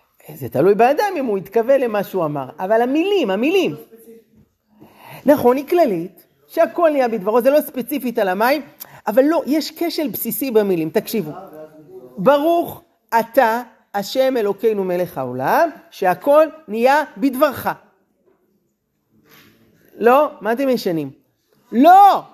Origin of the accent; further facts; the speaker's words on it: Jerusalem, Jerusalem District, Israel; גדלתי בבית דתי, הייתי בבית ספר דתי, הייתי ילד טוב, ירושלים.